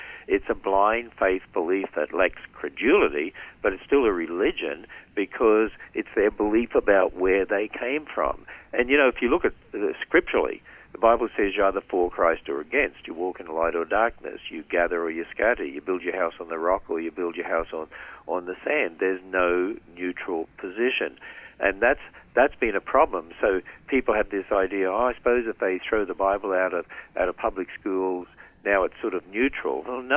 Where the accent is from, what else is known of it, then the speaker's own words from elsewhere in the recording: Queensland, Australia; We grew up in North Queensland in Australia, and my father was transferred every 3 years as a principal of a school.